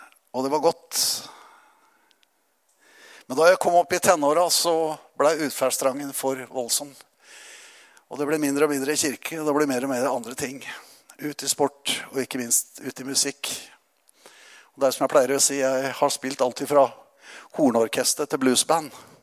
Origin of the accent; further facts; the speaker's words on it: Notodden, Telemark, Norway; Jeg vokste jo opp i Metodistkirken på Notodden.